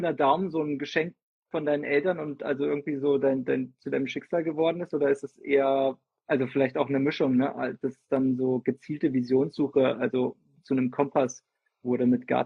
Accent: Fulda, Hesse, Germany; Ursprünglich komme ich aus Fulda, das ist in Hessen. Und jetzt gerade sind wir in Freiburg

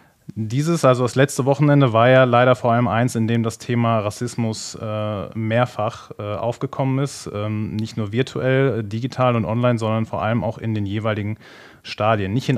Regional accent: Dortmund, North Rhine-Westphalia, Germany; also born or lived in Düsseldorf; ich bin geboren und aufgewachsen in Dortmund, wie gesagt, 6-jähriges Düsseldorfer Exil. Und dann gab es ja auch schon einen Grund, warum ich dann wieder hier hingekommen bin.

